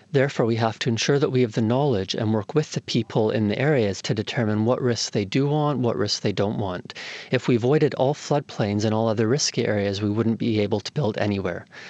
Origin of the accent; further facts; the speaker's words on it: Toronto, Ontario, Canada; Well, I grew up in Toronto in Canada, and I always enjoyed the ravine system